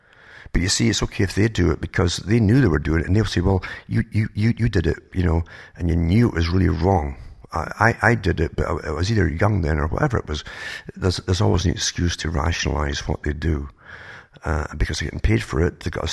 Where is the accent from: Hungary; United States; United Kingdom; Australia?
United Kingdom; now in Canada; I came from Britain, for instance, to Canada and went through the States as well.